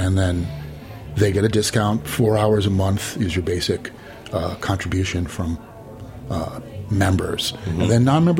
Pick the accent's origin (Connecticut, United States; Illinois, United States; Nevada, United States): Illinois, United States; Chicago; Near North Side in 3900 North, 1500 West.